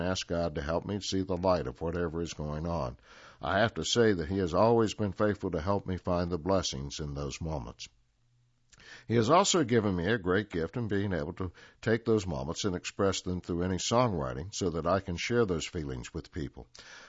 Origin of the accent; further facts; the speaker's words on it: United States; growing up in the Smokies was all about family and friends who feel like family.